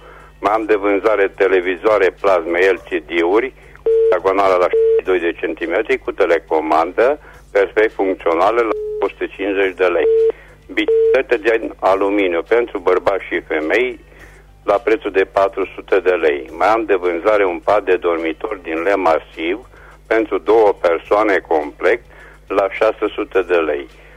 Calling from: Reșița, Caraș-Severin, Romania; sunt din Reșița

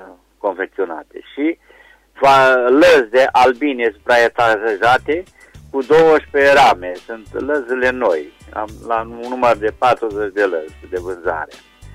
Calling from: Reșița, Caraș-Severin, Romania; din Reșița.

